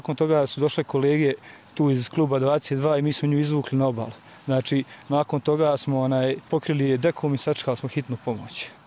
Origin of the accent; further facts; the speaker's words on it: Banja Luka, Republika Srpska, Bosnia & Herzegovina; ja sam tu dijete iz Banja Luke